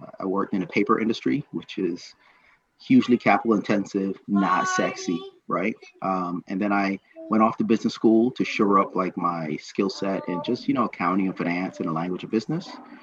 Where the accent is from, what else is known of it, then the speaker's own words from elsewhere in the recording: Barbados; also born or lived in New York City, United States; So, I'm originally from Barbados, right? And I grew up between like Barbados and New York City. So I'm both a product of the public school system in New York City, and also the education system in Barbados